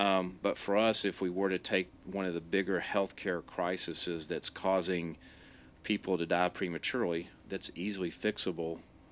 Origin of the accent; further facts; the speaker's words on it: Chattanooga, Tennessee, United States; This is my hometown. I grew up in Chattanooga. Actually, was born at Memorial Hospital where they used to deliver babies.